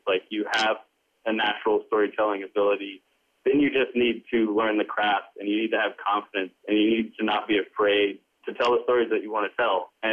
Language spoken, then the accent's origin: English; Tennessee, United States; moved away as an adult; I'm the writer director of Limetown. I grew up in East Tennessee. When I was 18, I went to NYU, the film school.